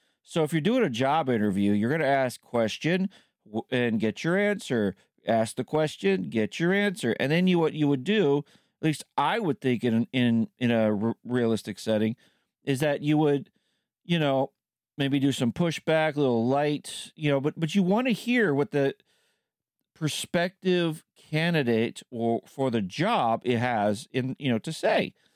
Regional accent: California, United States; That is Alex Padilla, my home state of California.

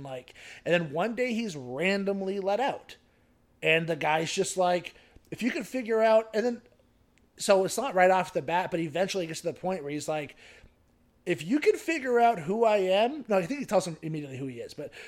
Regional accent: Canada; Well, I mean, we're Canadian, right?

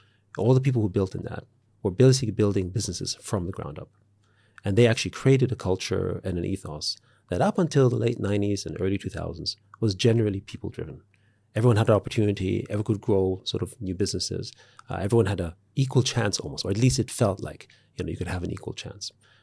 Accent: Austria; I grew up in Austria, a socially democratic country. My mom, however, used to work, you know, I'm a child of the 70s

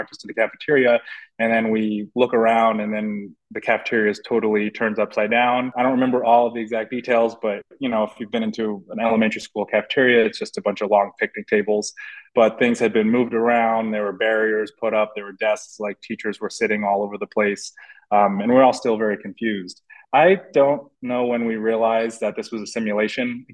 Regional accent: New York, United States; I'll say I grew up on Long Island. I'm in my mid-30s, so I'll take you maybe back to suburban Long Island

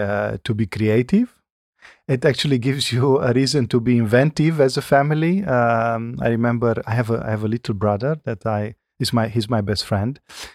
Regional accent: Romania; English is a second language; My hometown in the western part of Romania is a town with 200,000 inhabitants. So I think that could be, it's a mid-size city or a town. It is in the western part, as I said. It has the Transylvanian feeling

